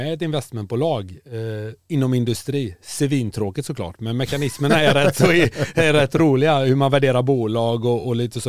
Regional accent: Kungälv, Västra Götaland County, Sweden; Jag är från Kungälv liksom.

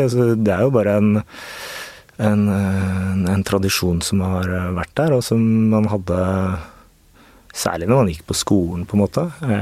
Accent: Oslo, Norway; jeg født og oppvokst på Torshov, så der har familien bodd siden de gårdene ble bygd i 1922. Så femte generasjon når mine sønner ble født der.

